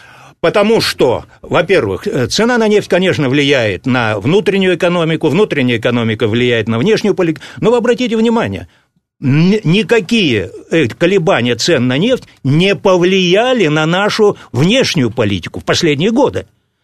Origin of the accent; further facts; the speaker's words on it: Barnaul, Altai Krai, Russia; Я тоже, кстати, из Барнаула.